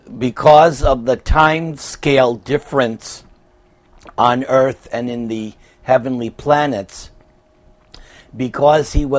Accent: Hempstead, New York, United States; Yeah, I'm from Hempstead, Long Island.

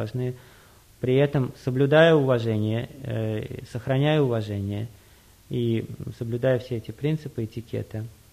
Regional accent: Uzbekistan; я, например, вырос в Узбекистане, я знаю, как это там.

